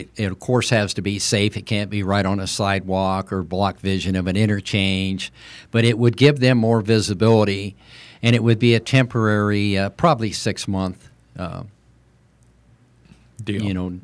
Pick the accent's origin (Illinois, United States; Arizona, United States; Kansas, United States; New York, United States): Arizona, United States; Tucson; I love the city of Tucson. I'm a native here. I was born in St. Mary's Hospital. I love Tucson.